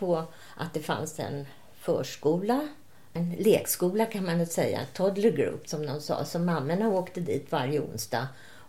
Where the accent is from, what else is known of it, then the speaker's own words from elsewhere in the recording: Stockholm, Stockholm County, Sweden; Och jag då som stockholmare, jag visste väl inte vad halka var.